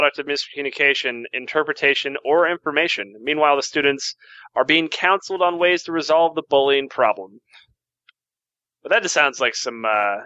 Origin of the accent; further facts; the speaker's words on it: Georgia, United States; I was from Georgia, so yeah.